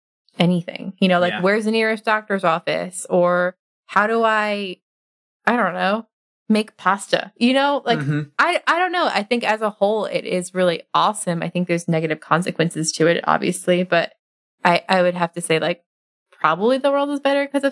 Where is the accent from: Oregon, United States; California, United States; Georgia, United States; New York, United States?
New York, United States; I grew up in outside of New York City. So there was pretty good cell phone service in my town.